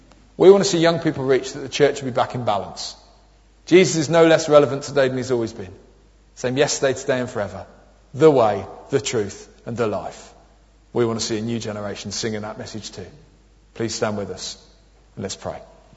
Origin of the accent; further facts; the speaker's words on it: London, United Kingdom; But I'm from South East London.